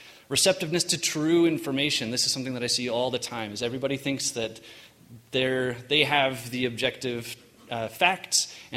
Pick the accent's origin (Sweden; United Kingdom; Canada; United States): Canada; Western Canada; I was born and raised in Mormon in Western Canada. I come from a long line of Mormons, went to very Mormon high school